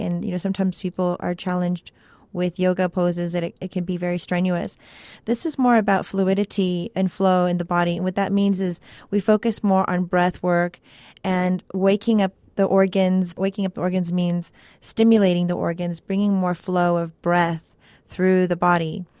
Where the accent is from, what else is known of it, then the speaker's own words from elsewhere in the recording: El Paso, Texas, United States; also born or lived in California; I grew up in California and El Paso.